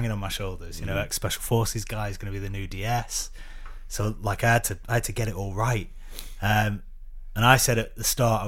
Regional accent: Preston, North West England, United Kingdom; Because I don't go back to Preston very much, so my accent's probably gone quite a lot.

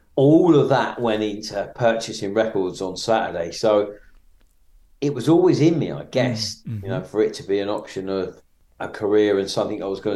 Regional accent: Maidstone, South East England, United Kingdom; I grew up in Maidstone in Kent. Mm-hmm. When I grew up, it was in the 80s

